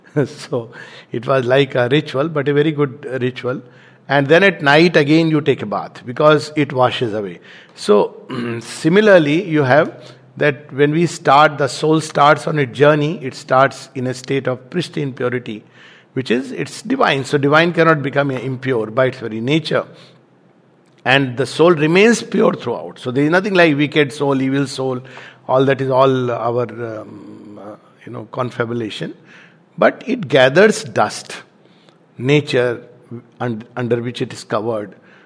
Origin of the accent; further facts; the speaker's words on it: India; So these are the seven streams which, as Indian, it's part of our Hindu culture, and I have been brought up there that every time we used to take a bath, we were taught this particular shloka